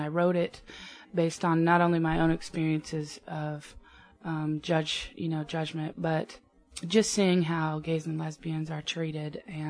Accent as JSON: {"language": "English", "town": "Anaheim", "region": "California", "country": "United States", "lives_now": "Long Beach, United States", "said": "I am from Anaheim, California originally, but I live in Long Beach now."}